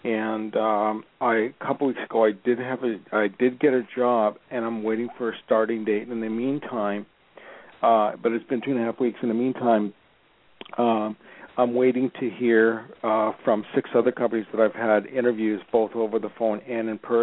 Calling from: Los Angeles, California, United States; by the way, I'm calling from Los Angeles.

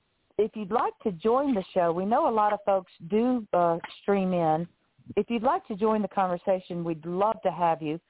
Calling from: Pompano Beach, Florida, United States; I am calling in from Pompano Beach, Florida, beautiful, beautiful area of the country

